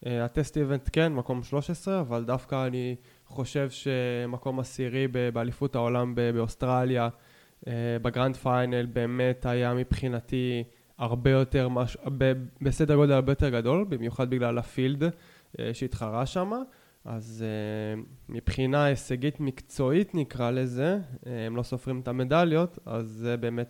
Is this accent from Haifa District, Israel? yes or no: yes; Zikhron Ya'akov, Haifa District, Israel; נולדתי בחיפה. בגיל 4 עברנו לזיכון יעקב, שם בעצם התגוררתי עד לפני חצי שנה.